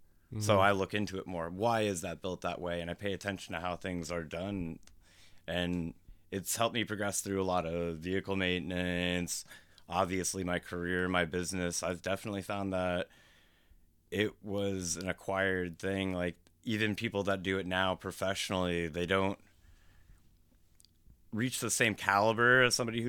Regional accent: Fremont, Nebraska, United States; Yeah, Fremont, Nebraska is my hometown.

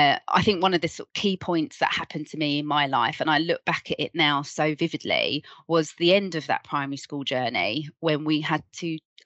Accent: Sidcup, London, United Kingdom; born there; I was born in Kent in a place called Sidcup. So just a little bit of background. I'm mixed race.

